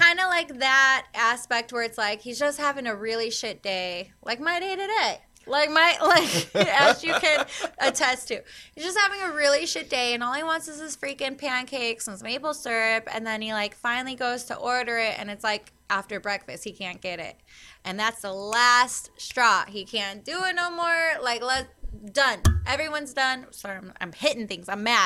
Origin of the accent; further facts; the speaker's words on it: Chicago, Illinois, United States; But also, let's be real. I'm from Chicago.